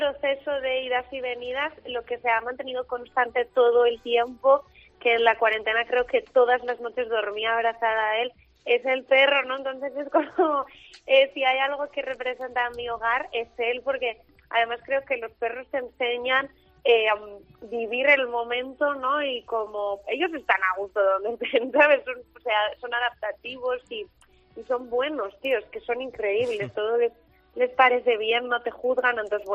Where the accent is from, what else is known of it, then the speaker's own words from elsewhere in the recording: Pamplona, Navarre, Spain; now in Madrid, Spain; yo soy de Pamplona, entonces de repente cuando me voy a vivir a Madrid me encuentro con que he perdido todo lo que para mí era casa